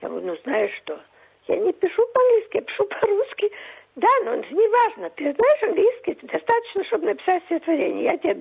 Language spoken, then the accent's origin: Russian; Shanghai, China; now in Australia; Я выросла в Китае. Мои, может быть, самые счастливые годы были в Шанхае.